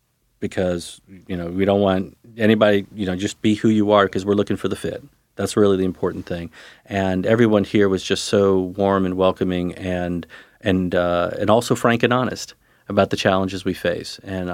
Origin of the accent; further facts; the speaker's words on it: New Orleans, Louisiana, United States; I'm a kid from New Orleans, and I grew up in New Orleans.